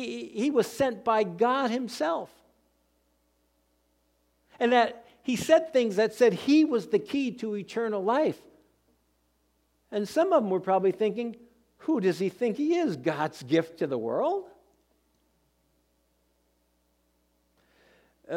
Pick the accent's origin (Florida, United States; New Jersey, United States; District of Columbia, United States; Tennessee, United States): New Jersey, United States; I'm from New Jersey, so I speak differently.